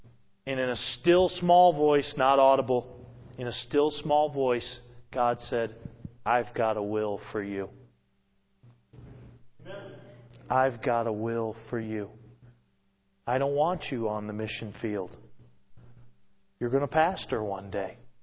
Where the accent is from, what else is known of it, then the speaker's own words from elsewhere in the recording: New England, United States; a native New Englander. I was born and raised in New England, love New England, still love New England sports teams, amen.